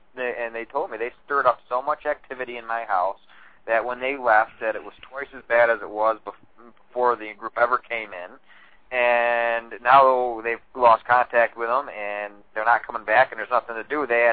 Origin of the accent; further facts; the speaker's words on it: Massachusetts, United States; we're both from the Berkshires and we both do ghost stuff